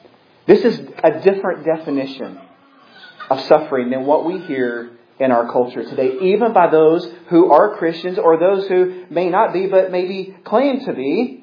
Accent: United States; because I'm American, I don't have as much experience overseas as other people.

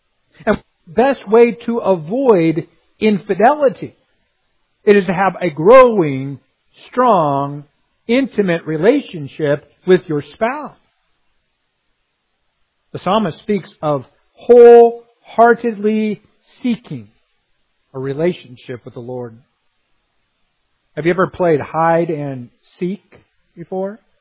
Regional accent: Missouri, United States; it would get dark around 9 o'clock in the summer where I was growing up in Missouri.

